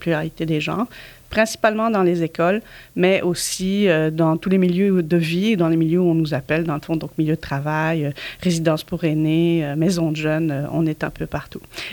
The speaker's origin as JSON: {"language": "French", "country": "Belgium", "moved": "yes", "lives_now": "Montreal, Canada", "said": "Je suis belge d'origine, ça fait 23 ans que je vis à Montréal."}